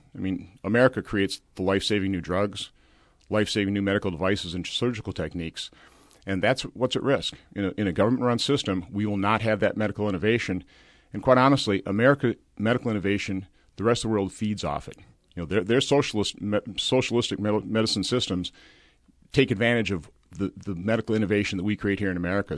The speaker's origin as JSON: {"language": "English", "town": "Minneapolis", "region": "Minnesota", "country": "United States", "tie": "born or raised there", "said": "Well, I grew up in Minneapolis, and I've worked all my life."}